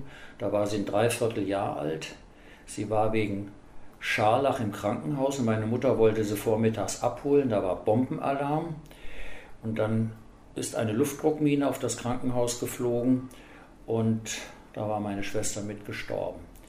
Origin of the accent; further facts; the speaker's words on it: Kassel, Hesse, Germany; also born or lived in Eckernförde; Und wir sind 1949 im November nach Kassel gezogen mit einem Lastwagen und Anhänger.